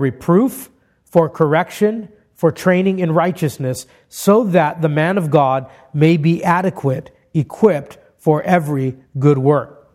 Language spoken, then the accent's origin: English; Hawaii, United States; Growing up in Hawaii, it was common to go around barefoot as a kid